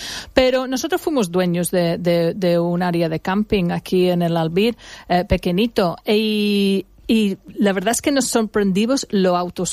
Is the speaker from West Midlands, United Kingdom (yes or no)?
yes; Birmingham, West Midlands, United Kingdom; en mi pueblo, en Birmingham, en el centro de Inglaterra, hace un frío horroroso.